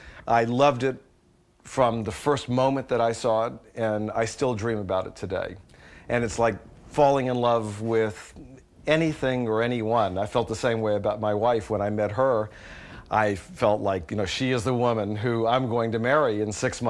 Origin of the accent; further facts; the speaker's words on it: Memphis, Tennessee, United States; moved away as an adult; now in Sonoma County, United States; my wife and I moved from Memphis, where we were from a farming family in Tennessee, and we moved in 1985 and immediately started looking for a place to buy out here.